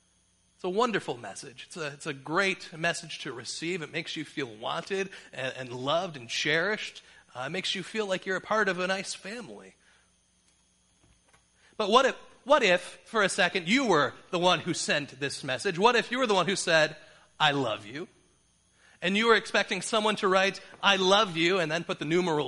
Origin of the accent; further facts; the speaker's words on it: Detroit, Michigan, United States; There's instances like that in my hometown because my cousins live in New York, but we live in Detroit.